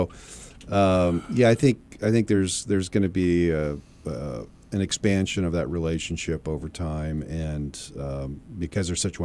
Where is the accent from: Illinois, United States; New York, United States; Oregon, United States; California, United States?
Oregon, United States; Eugene; And as I shared with you, I grew up in Eugene, Oregon.